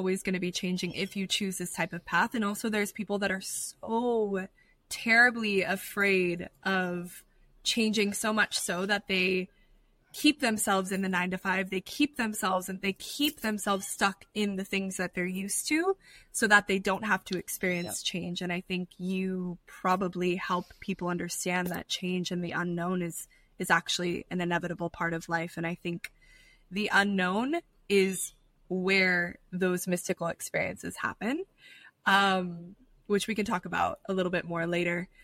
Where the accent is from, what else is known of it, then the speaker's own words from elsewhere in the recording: Arizona, United States; also born or lived in Scottsdale; now in Costa Rica; I'm from Arizona.